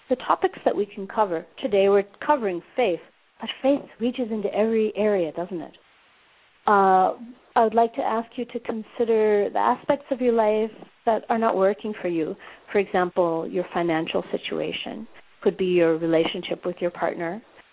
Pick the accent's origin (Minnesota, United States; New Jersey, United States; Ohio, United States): Minnesota, United States; Minneapolis; now in California, United States; 8 a.m. in my hometown of Minneapolis